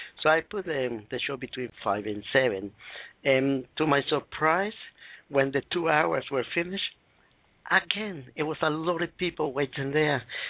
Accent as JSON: {"language": "English", "country": "Colombia", "first_language": "Spanish", "second_language": "English", "said": "No, I'm South American. I came from Colombia."}